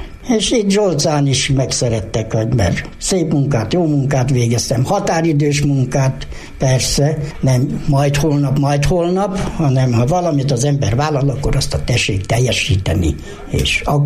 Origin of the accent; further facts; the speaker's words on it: Dunakeszi, Pest, Hungary; born there; Én Dunakeszin születtem, és hazahoztak a nagymamához, és itt maradtam, és a nagymama nevelt 14 éves koromig.